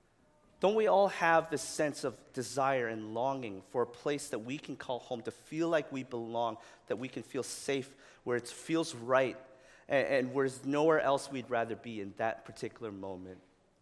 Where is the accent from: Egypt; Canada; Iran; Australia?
Canada; Regina, Saskatchewan; every year, we were growing up in Regina, Saskatchewan.